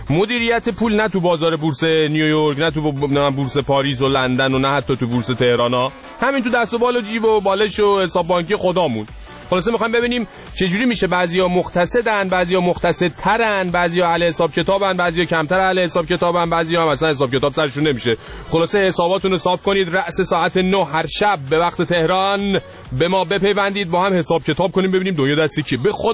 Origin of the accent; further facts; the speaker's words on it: Iran; ما ایرانیام